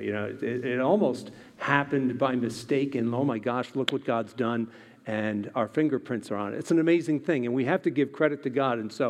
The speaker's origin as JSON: {"language": "English", "region": "New York", "country": "United States", "lives_now": "Boonville, United States", "said": "I'm from Long Island. I came up to Boonville in 1979 to work at WBRV, the voice of the Black River Valley, in 1979."}